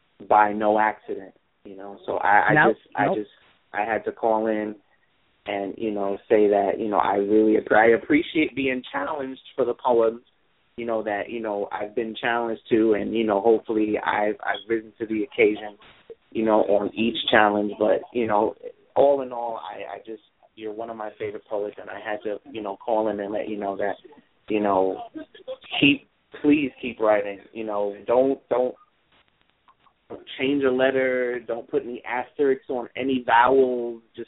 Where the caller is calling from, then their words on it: Brooklyn, New York, United States; This is Life is For Real, and I'm calling from Brooklyn, New York.